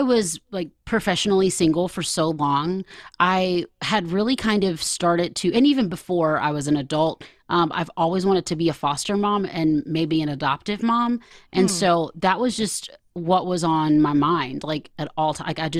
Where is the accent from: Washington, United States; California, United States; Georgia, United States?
Georgia, United States; accent: Georgia; we're from Georgia, so we're like, you know, my accent will show up here and there